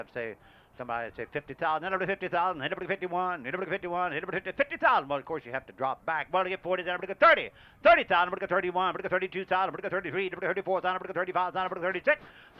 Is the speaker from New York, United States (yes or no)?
no; Shepherdstown, West Virginia, United States; I only live about 70 miles from here. I'm from Shepherdstown and Martinsburg, right between the two.